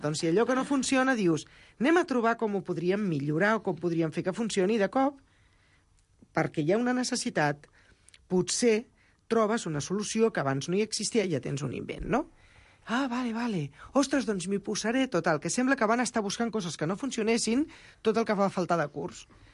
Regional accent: Sant Boi de Llobregat, Catalonia, Spain; soc de Sant Boi, era una escola de Sant Boi

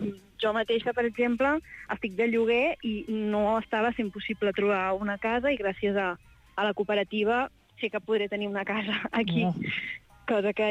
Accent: Terrassa, Catalonia, Spain; now in Vall Fosca, Spain; Ara fa 4 anys que visc aquí. Jo sóc de Terrassa, d'origen, i la veritat és que no tinc pensat tornar-hi.

